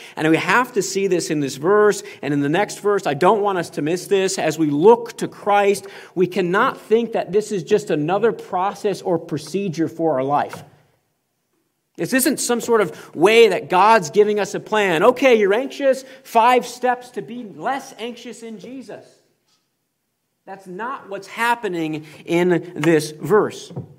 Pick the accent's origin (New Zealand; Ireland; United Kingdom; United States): United States; California; I came from California, so this one really hits home.